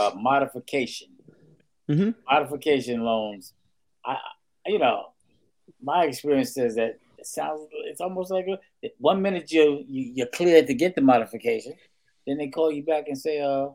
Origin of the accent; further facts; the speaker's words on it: Bronx, New York, United States; I always feel like I'm a guy from the Bronx.